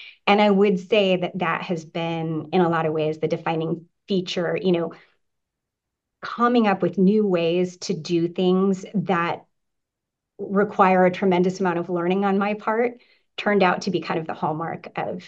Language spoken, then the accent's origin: English; California, United States; I grew up in California, and it was like, I was really into politics and cheerleading